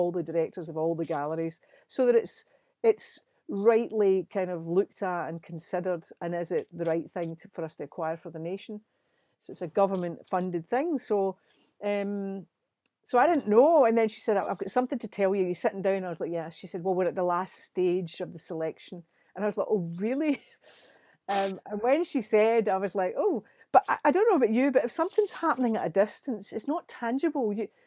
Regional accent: Scotland, United Kingdom; I'm an older woman, I'm a lesbian, I'm Scottish, so, you know, I'm a singer.

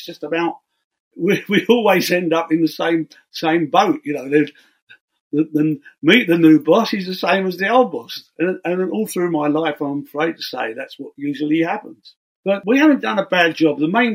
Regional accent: England, United Kingdom; And growing up in England in that period and discovering American music, especially the blues artists we had in America, was a goldmine to us.

